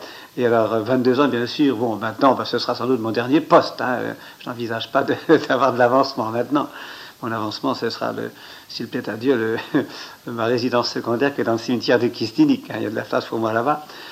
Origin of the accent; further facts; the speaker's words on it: Gourin, Brittany, France; born there; je suis né à Gourin en 1923, ici donc dans ma 70e année. Et alors, j'ai fait mes études donc à l'école Saint-Yves de Gourin, où j'ai déjà entendu un petit peu chanter du breton